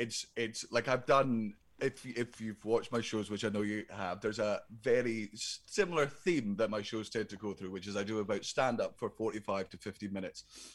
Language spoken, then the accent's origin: English; Scotland, United Kingdom; Oh man, because I'm Scottish, man.